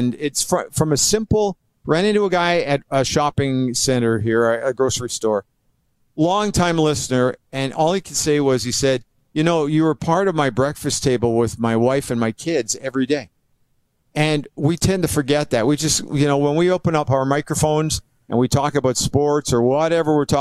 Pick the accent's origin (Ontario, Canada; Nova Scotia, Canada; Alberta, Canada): Alberta, Canada; Edmonton; also born or lived in Moose Jaw; Well, I grew up in Edmonton, but I spent 5 years in Moose Jaw, which I love.